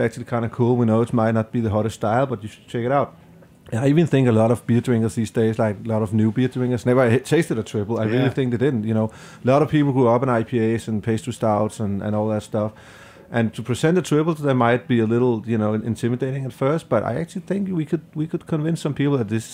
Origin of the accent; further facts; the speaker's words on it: Denmark; I'm from Denmark, and we get a lot of attention in Denmark and a lot of, you know, media attention.